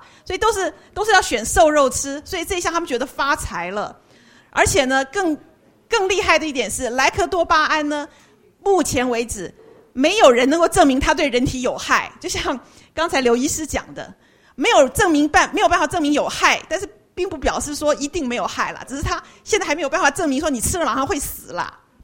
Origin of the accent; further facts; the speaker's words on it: Taiwan; 我们台湾人好像吃牛肉也不是吃的很多